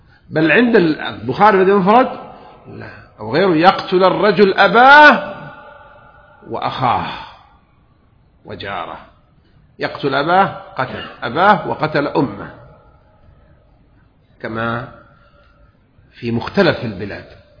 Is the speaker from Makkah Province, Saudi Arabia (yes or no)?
yes; Jeddah, Makkah Province, Saudi Arabia; born there; طبعا أنا أعرف لغة الحجاز وأنا من أنا حجازي، أنا مولود بجدة